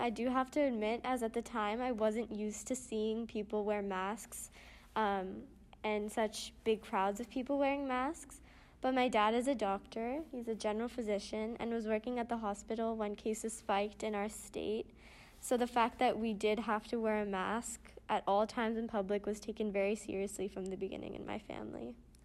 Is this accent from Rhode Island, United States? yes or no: yes; Rhode Island, United States; So I'm from the state of Rhode Island, which is the smallest state in the United States.